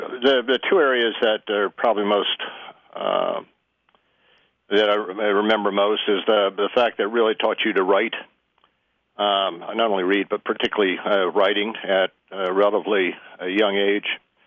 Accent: New Jersey, United States; also born or lived in New York / Pennsylvania; Well, I was actually born in New York and then grew up in New Jersey and Pennsylvania.

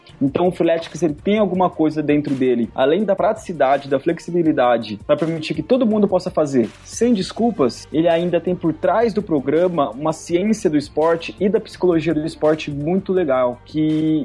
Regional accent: Brazil; lá no meu país natal

